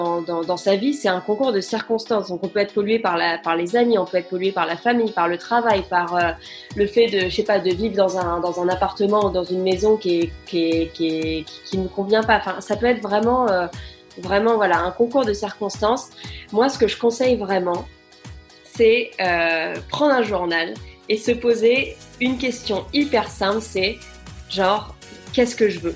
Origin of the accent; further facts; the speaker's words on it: France; moved away as an adult; now in United Kingdom; j'ai 25 ans, j'habite en Angleterre depuis maintenant presque 7 ans. Je suis styliste et j'ai quitté la France quand j'avais 19 ans